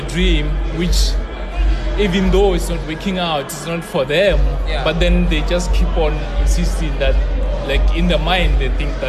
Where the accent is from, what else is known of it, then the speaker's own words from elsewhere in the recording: Limpopo, South Africa; born there; So I was born in Limpopo, in Sechewa.